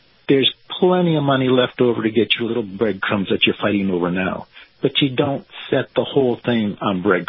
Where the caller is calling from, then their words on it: Clearwater, Florida, United States; Hey, Kyle … in Clearwater.